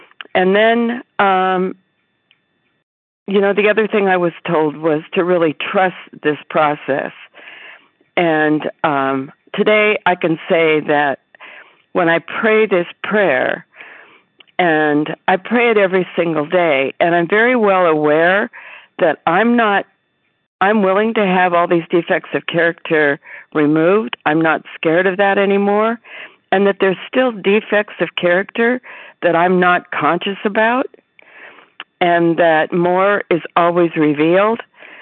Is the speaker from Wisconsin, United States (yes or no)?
no; Arizona, United States; I'm from Arizona.